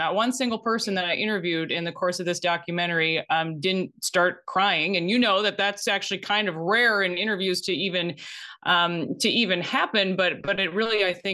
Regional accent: Minnesota, United States; But I was working in my home state of Minnesota, in Minneapolis, at the CBS affiliate.

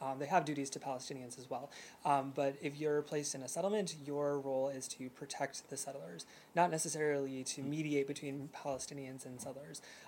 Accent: United States; now in Israel; I'd say during the time that I've been in Israel, the day that I, as an American, felt the least Israeli was on Memorial Day

